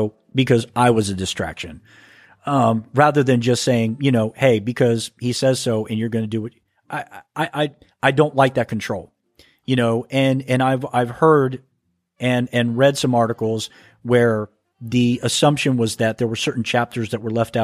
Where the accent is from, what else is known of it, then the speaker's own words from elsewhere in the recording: Texas, United States; accent: Texas; I had no idea how bad my Texas accent was until I heard myself on your podcast.